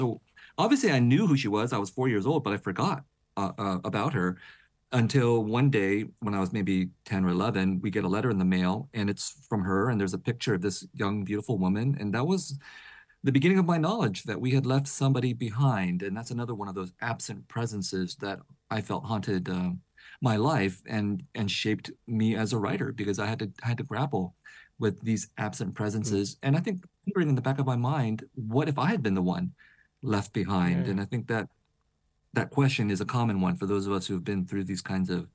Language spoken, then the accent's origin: English; United States; And I, as an American, feel complicit because our taxes are paying for the billion, literally billions of dollars of weapons and aid